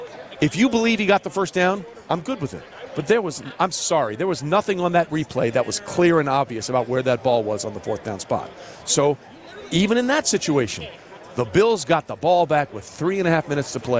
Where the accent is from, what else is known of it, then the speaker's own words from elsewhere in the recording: Connecticut, United States; Okay, I'm from Connecticut. I can say that.